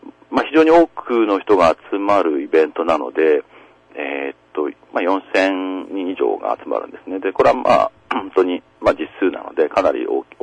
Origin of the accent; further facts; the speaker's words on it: Okinawa, Japan; 沖縄のことはずっと、もちろん自分のふるさとということもありますし、